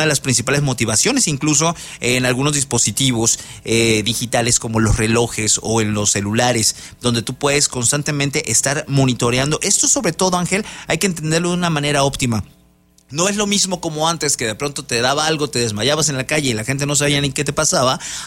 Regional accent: Mexico; como buenos mexicanos

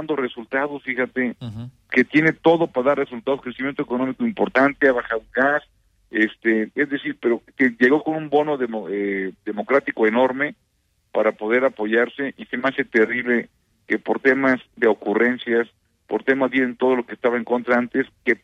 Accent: Mexico; es un tema que somos mexicanos todos, y que todos queremos un mejor México para todos

